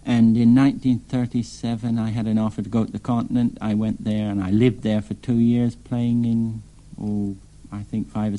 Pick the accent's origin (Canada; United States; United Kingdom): Canada; Ontario; born there; Yes, I was born in Canada, in Ontario.